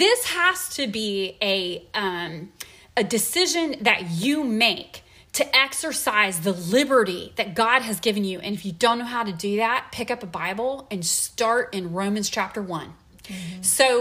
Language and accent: English; United States; Because I am an American and I have inalienable constitutional rights